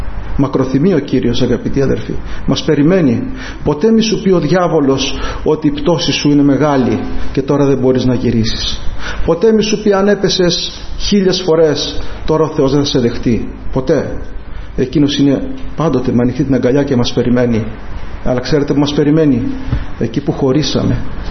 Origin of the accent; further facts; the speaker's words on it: Moni, South Aegean, Greece; είμαι από την Άξο εκεί σε ένα χωριό στη Μονή